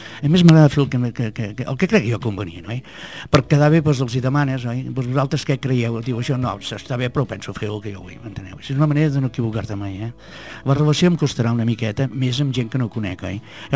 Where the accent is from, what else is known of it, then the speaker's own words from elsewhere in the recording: Sant Sadurní d'Anoia, Catalonia, Spain; Perquè els que venim de Sant Sadurní al curt, és una altra cosa, no?